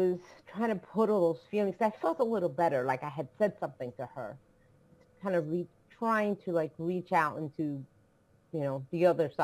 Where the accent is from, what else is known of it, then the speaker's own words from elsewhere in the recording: New Jersey, United States; now in Florida, United States; Well, I live in Florida right now. I'm originally from New Jersey. Moved away to go to college. I went to Berkeley, California for a year, then went back to New Jersey when my dad got sick to help my mom.